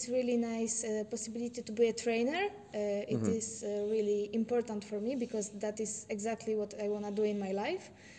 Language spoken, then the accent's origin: English; Warsaw, Masovian Voivodeship, Poland; English is a second language; I'm from Poland.